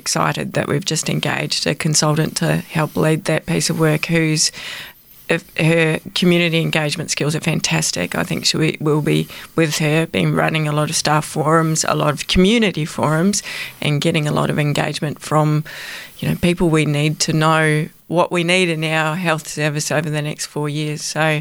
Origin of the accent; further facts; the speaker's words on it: New Zealand; now in Apollo Bay, Australia; I grew up in New Zealand, so driving windy roads, you know, is something that I'm used